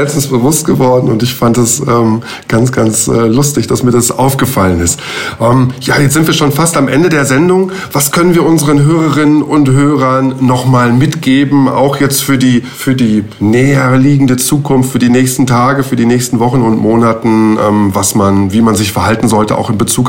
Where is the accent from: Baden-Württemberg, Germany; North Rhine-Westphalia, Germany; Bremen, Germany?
North Rhine-Westphalia, Germany; born there; Und zwar komme ich gebürtig aus dem Ruhrpott.